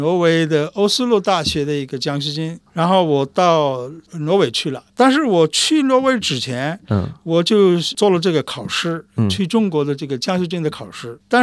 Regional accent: India; Chinese is a second language; 他们一听到我们是印度人

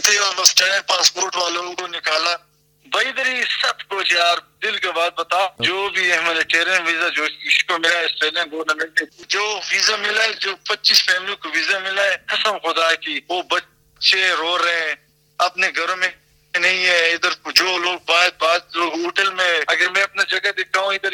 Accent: Jalalabad, Nangarhar, Afghanistan; میرا تعلق جلال آباد سے ہے بھائی

